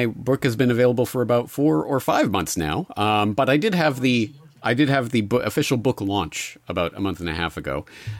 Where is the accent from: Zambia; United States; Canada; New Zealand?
Canada; but obviously growing up in Canada, I hadn't been exposed to his documentaries before.